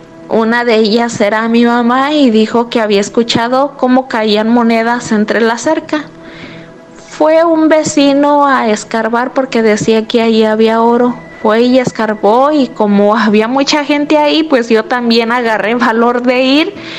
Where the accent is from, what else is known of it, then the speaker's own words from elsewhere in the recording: Michoacán, Mexico; now in Chicago, United States; Yo soy originaria de Michoacán y ahorita radico en Chicago.